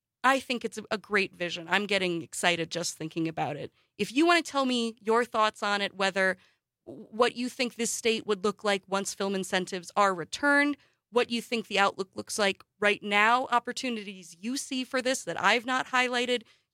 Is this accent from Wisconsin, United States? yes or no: yes; Wausau, Wisconsin, United States; also born or lived in Stevens Point; now in Tennessee, United States; I was born in Stevens Point. I grew up for the first 10 years of my life near the UP border. Grew up the next almost a decade of years in Wausau.